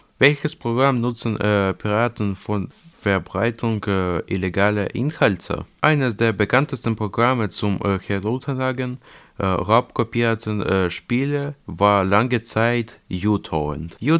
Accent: Ukraine; Als Beispiel nehme ich mein Heimatland, die Ukraine.

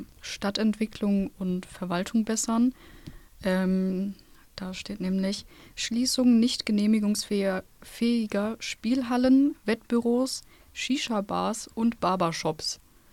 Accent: Duisburg, North Rhine-Westphalia, Germany; Bei uns in Duisburg haben die mehr Prozent als die FDP.

